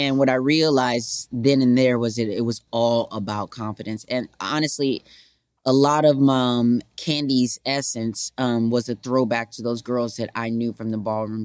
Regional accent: Racine, Wisconsin, United States; I grew up in Racine, Wisconsin, first of all. And which was just a hop, skip, and a jump from Milwaukee.

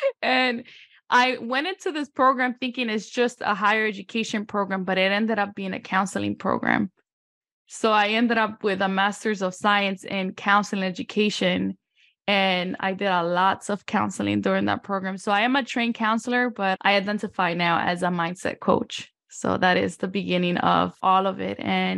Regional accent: Honduras; moved away; I was born and raised in Honduras, and I came here as an immigrant.

